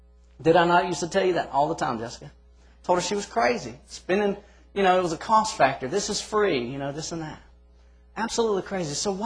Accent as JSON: {"language": "English", "region": "Florida", "country": "United States", "said": "I'm from, not truly South, but I'm from Florida. And in Florida, my family drank a lot of sweet tea."}